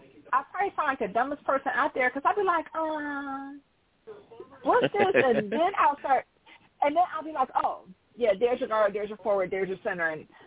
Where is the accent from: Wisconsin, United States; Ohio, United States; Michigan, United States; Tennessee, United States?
Michigan, United States; Detroit; I'm from Detroit, so you know the Pistons were known as the bad boys for a reason.